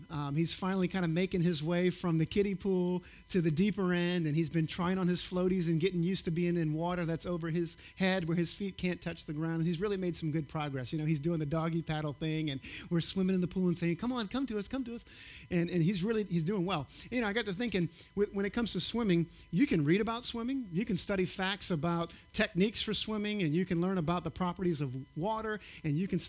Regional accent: Gulf Coast, United States; I grew up swimming on the Gulf Coast.

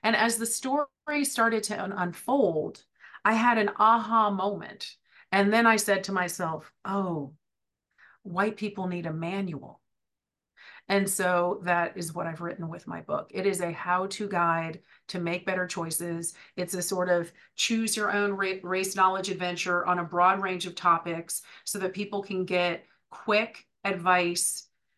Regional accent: Berkeley, California, United States; now in New York, United States; I am in the New York City tri-state area. I live in New York and I grew up in Berkeley, California.

